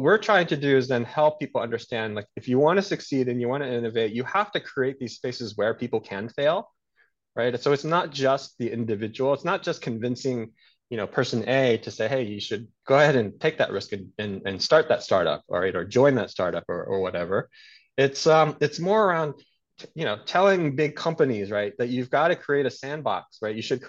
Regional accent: Texas, United States; I was born here in the States, and I grew up in Texas, right, outside of Dallas, and then I went to school in Austin, right?

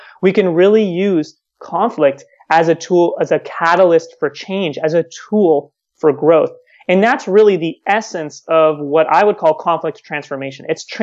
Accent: Toronto, Ontario, Canada; moved away as an adult; now in South Africa; So I moved to South Africa pretty recently. I'm originally from Toronto, Canada. I moved to South Africa at the beginning of the year, right before all this COVID stuff broke out.

